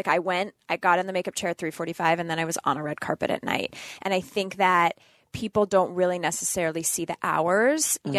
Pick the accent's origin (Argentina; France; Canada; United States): Canada; Northern Canada; Because I grew up in Northern Canada